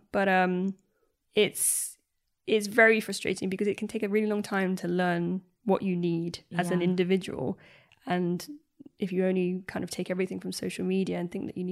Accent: Ireland; I am Irish.

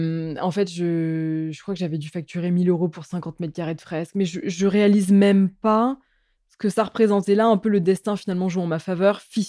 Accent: France; bah non, je viens de France, j'ai pas pu le prendre dans l'avion.

